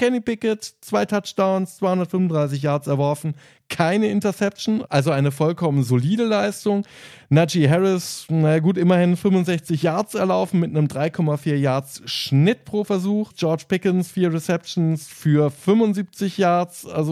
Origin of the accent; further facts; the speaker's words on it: Germany; Also ich als Deutscher muss sagen